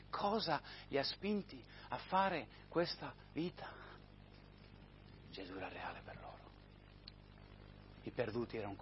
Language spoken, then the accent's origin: Italian; Spain; sono nato e cresciuto in Spagna, mi sono missionari da più di 40 anni lì e sono cresciuto nella chiesa